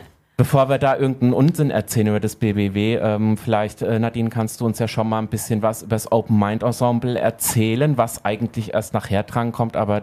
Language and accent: German; Hesse, Germany; ich bin ja ursprünglich aus dem Wetteraukreis.